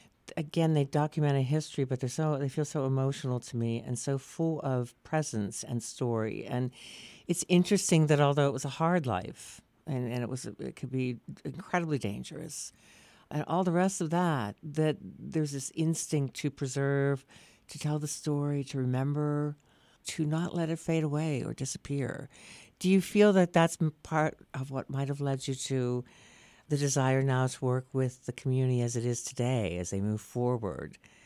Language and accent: English; Pittsburgh, Pennsylvania, United States; I'm originally from Pittsburgh, actually. I come from a mill town, steel country.